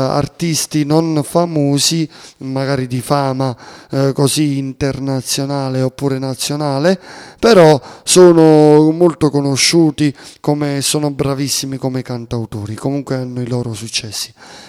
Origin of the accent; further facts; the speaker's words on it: Sapri, Campania, Italy; mi sono fatto una grande pubblicità del mio paese, di quella perla del sud, quindi Sapri